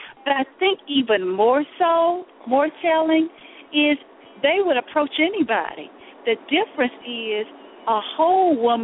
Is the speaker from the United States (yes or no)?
yes; the South, United States; oh, God, they would know that I'm a Southerner. I smile too much, you know.